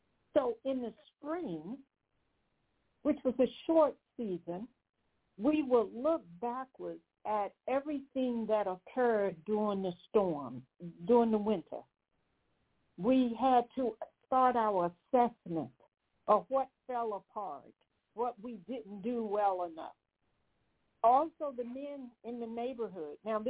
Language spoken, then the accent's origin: English; North Carolina, United States; And I grew up, and I have said this before, I grew up in Western North Carolina.